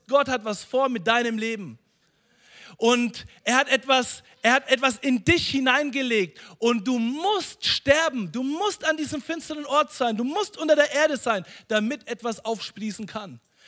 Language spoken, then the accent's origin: German; Bavaria, Germany; accent: Franconian; Es war eine Katastrophe als Deutscher. Ich konnte Fränkisch.